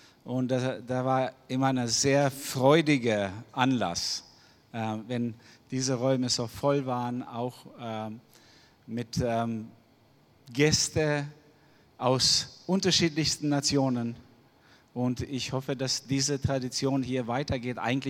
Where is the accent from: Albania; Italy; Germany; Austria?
Albania; ich komme ursprünglich aus Albanien